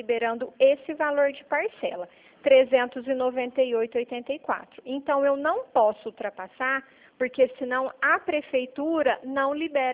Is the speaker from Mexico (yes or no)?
no; Franca, São Paulo, Brazil; Eu sou de Franca, eu falo da Central de Franca.